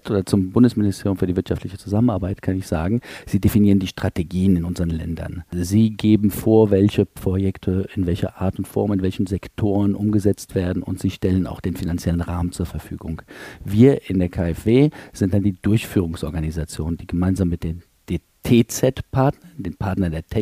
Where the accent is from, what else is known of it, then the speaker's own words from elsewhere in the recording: Frankfurt, Hesse, Germany; Ich bin Frankfurter, in der KfW, in Frankfurt geboren, deutsch-französischer Abstammung